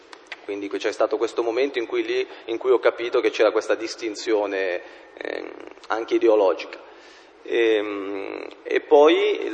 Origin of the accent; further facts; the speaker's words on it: Genoa, Liguria, Italy; essendo io genovese, mi chiedo se fossi genovese, confermai il fatto di essere della città